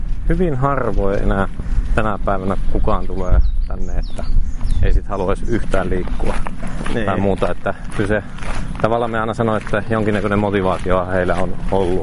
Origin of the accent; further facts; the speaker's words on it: Mikkeli, South Savo, Finland; minä olen Mikkelistä, olen kotosi. Ja asunut täällä jo 41 vuotta kohta.